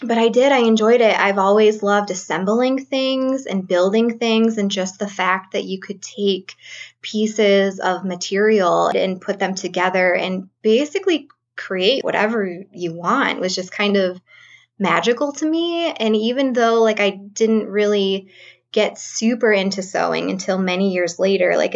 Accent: Alfred, New York, United States; I was raised in a really tiny, tiny town that no one's ever heard of in New York called Alfred.

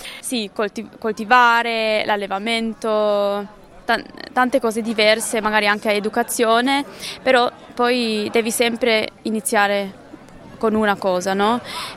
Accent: Switzerland; Noi siamo cinque, due sono di Amsterdam, due siamo svizzere e un colombiano.

